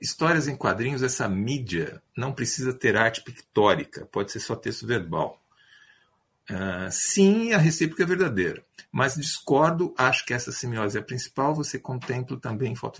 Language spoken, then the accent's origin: Portuguese; São Paulo, Brazil; Eu sou de São Paulo.